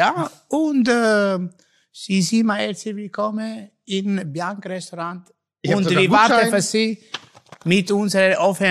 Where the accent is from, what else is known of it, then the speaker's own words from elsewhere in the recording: Southern Italy, Italy; Direkt, ich bin Italiener aus Süditalien, ja?